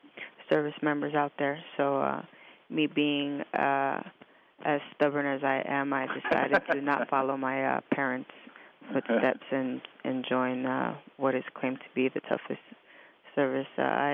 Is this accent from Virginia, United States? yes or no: yes; Virginia Beach, Virginia, United States; Virginia Beach, Virginia.